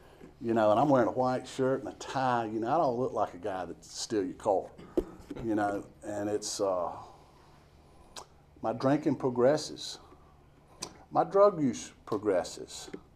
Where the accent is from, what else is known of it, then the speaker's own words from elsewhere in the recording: Greenville, South Carolina, United States; Now I'm from Greenville. I'm from Greenville, South Carolina. 1980. That was backwater.